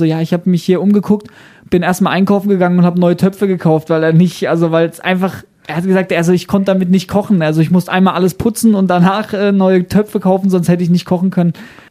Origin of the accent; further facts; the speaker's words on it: Germany; da sind wir Deutsche auf jeden Fall nicht so gern gesehen